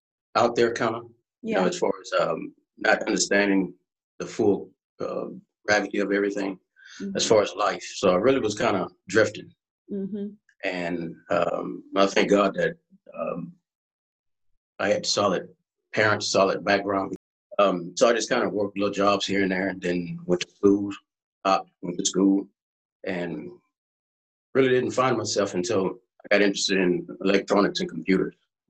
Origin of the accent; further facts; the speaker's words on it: Texas, United States; now in Clear Lake, United States; I'm originally from The Mark, Texas. Graduated, born and raised, graduated high school there. Mm-hmm. I lived my first 20-something years there, 21, 22 years there, and ended up moving to the Clear Lake area.